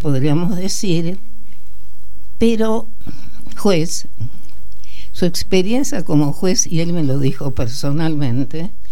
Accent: Tucumán, Argentina; No, nunca. Yo soy tucumana.

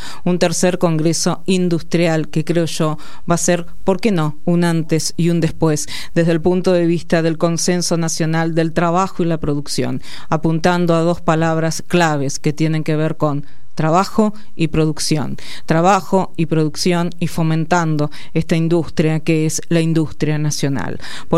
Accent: Argentina; Ese es el verdadero premio que podemos llegar a tener como argentinos y argentinas

